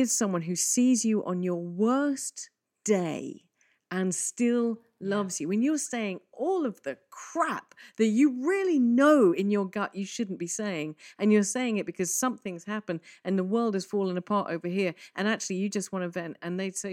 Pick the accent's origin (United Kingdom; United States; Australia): United Kingdom; England; We're English. Oh, we're good at this stuff.